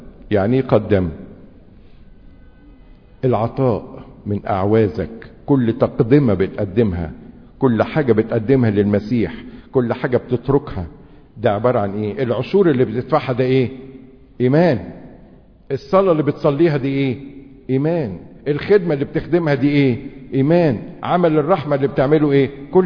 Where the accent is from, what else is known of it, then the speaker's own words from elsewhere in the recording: Egypt; اكتر حاجة يوصفون بها كمصريين يسمونا او نحب سياسة القطيع